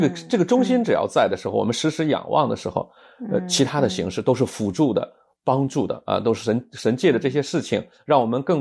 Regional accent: China; 后来突然就有一个很符合我们中国人文化的一句话就蹦出来了。

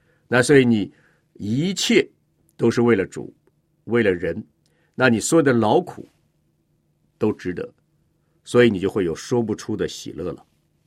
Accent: China; moved away; 有时我们中国人有点毛病呢，我看到他们移民到外国，第一件事干嘛？

